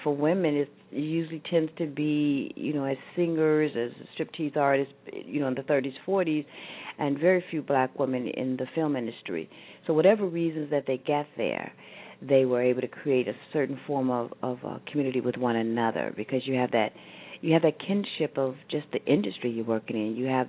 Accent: Midwest, United States; The brothels that I was aware of growing up in the Midwest, what we understood about them is they were a go-to place.

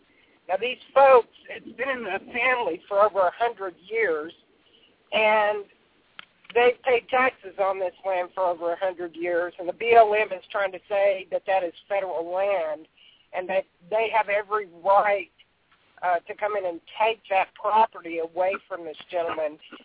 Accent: Arlington, Texas, United States; here in my hometown of Arlington, Texas

